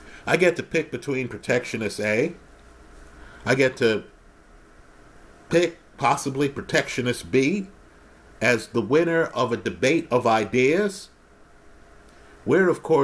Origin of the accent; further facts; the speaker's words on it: United States; Wherever Rolexes are imported from, I, as an American, should have the freedom to buy one.